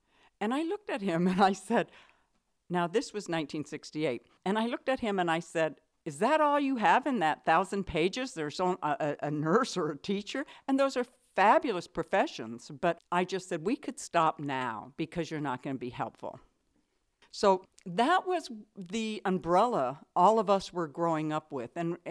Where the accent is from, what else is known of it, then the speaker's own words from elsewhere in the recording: Pasadena, California, United States; now in Albion, United States; I was born in Southern California, in Pasadena, and that year was 1951.